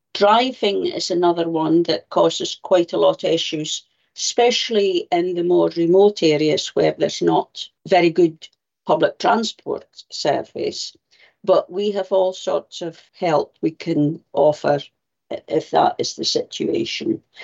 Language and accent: English; Scotland, United Kingdom; I was born and brought up in Shetland originally.